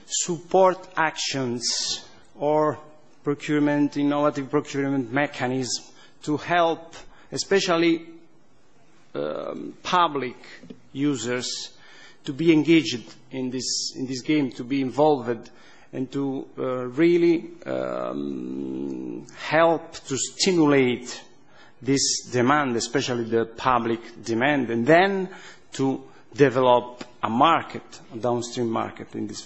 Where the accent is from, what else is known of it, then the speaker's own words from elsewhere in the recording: Basilicata, Italy; I'm from Basilicata region.